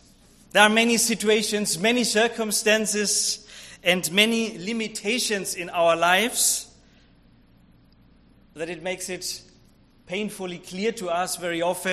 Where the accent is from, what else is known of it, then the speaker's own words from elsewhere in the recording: Germany; So I'm from Germany. I come from Germany.